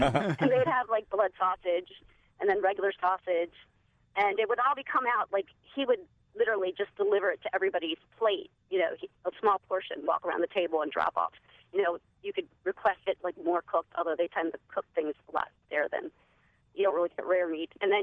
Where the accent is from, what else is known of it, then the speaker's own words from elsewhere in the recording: Argentina; I'm from Argentina. I was born there. My mom's Argentinian.